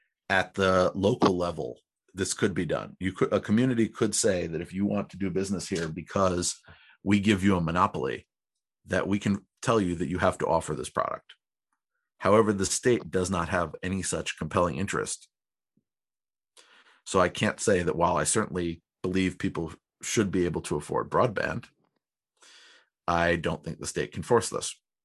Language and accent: English; New York, United States; apparently a judge has determined that the state of New York, my home state, cannot force service providers